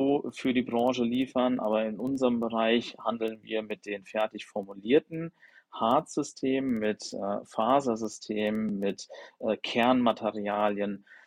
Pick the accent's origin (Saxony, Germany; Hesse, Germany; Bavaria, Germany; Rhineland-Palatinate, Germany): Hesse, Germany; Also ich sitze hier gerade direkt am Jungfernstieg im Büro. Aber ich selbst, ich komme aus Mittelhessen.